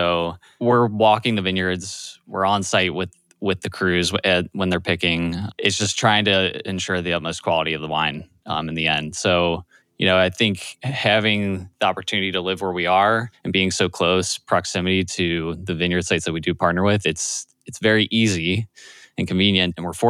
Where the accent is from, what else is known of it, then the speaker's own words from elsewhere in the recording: Midwest, United States; Like for me too, growing up in the Midwest, it was, you know, baked macaroni and cheese for my grandma.